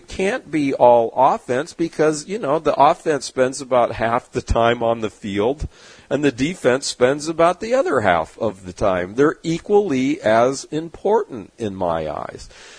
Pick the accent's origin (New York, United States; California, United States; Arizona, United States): California, United States; San Diego; my years growing up in San Diego and went to school with a lot of Portuguese who know something about tuna fishing.